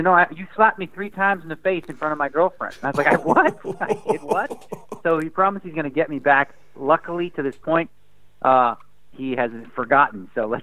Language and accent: English; Toronto, Ontario, Canada; now in United States; I was born and raised in Toronto